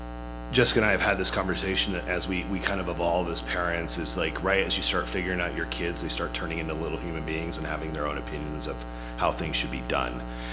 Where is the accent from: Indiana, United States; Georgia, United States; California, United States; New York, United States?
California, United States; I mean, where I grew up in Central California, there was a lot of agriculture, trees being grown